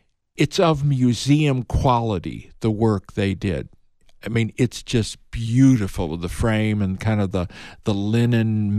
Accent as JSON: {"language": "English", "region": "Illinois", "country": "United States", "tie": "born or raised there", "said": "When I was growing up in Illinois, this was a big holiday."}